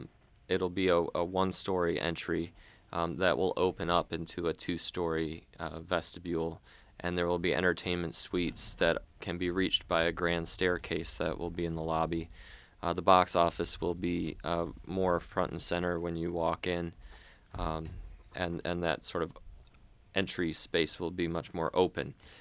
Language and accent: English; Buffalo, New York, United States; also born or lived in Southeast Michigan; I actually grew up in the snowy regions of Buffalo and Southeast Michigan.